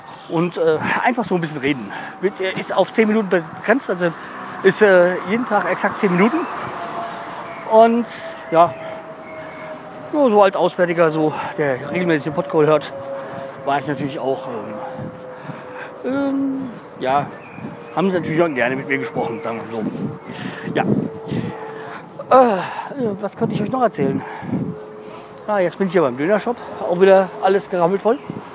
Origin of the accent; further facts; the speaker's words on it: Hesse, Germany; als Hesse, ich kenne mich nicht aus